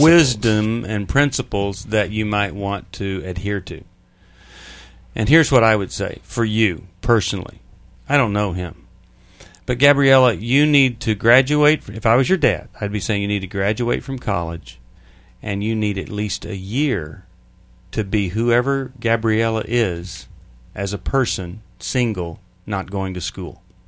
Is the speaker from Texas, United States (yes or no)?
yes; Bryan, Texas, United States; I was raised in Bryan, and the humidity and the heat together was, it was really tough.